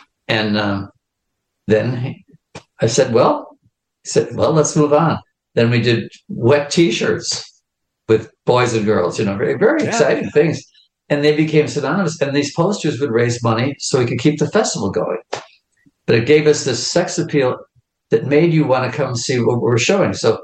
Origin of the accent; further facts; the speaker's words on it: Cannes, Provence-Alpes-Côte d'Azur, France; I come from Cannes. And yes, I've got all the great films and all this stuff